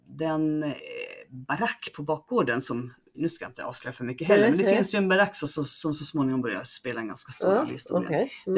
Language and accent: Swedish; Kiruna, Norrbotten County, Sweden; now in Stockholm, Sweden; Alltså, jag kommer från Kiruna. Sen har jag bott i innerstan men jättelänge.